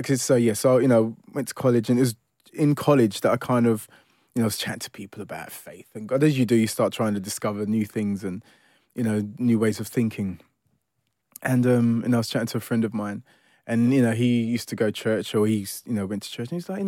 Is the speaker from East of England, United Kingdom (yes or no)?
no; London, United Kingdom; especially growing up in East London and having these aspirations of being a singer